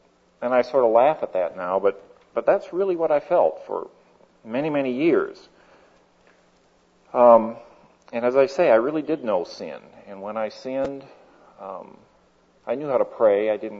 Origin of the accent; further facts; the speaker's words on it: Midwest, United States; I was raised in the Midwest, a little further east than most of you people are from, and I was raised in a very God-fearing and loving family.